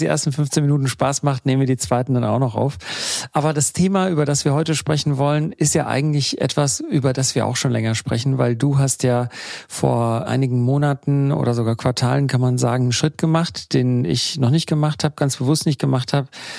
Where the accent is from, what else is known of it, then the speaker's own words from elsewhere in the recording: Germany; born there; Und dann habe ich gemeint, ja, und da, wo ich jetzt bin, in Deutschland nämlich, wo ich geboren wurde, ist jeder, der gescheit ist, gescheit genug, dass er angestellt wird.